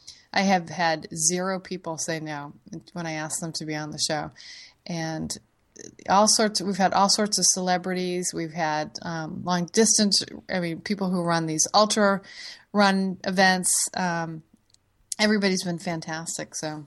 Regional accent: Boston, Massachusetts, United States; growing up in the Boston area, grew up watching the Boston Marathon. Bill Rogers actually lived in my hometown.

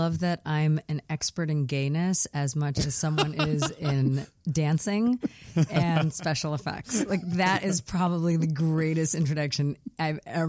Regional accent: Pakistan; I sort of encompass many of those different identities as a Pakistani Muslim queer woman.

